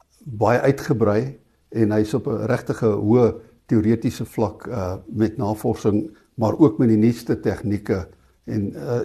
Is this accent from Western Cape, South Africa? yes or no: no; Free State, South Africa; born or raised there; also born or lived in Natal